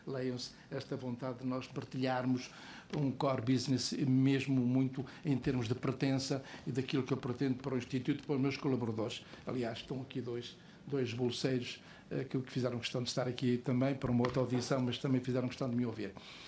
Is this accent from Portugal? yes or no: yes; Coimbra, Portugal; aos deputados da região de Coimbra, de onde eu sou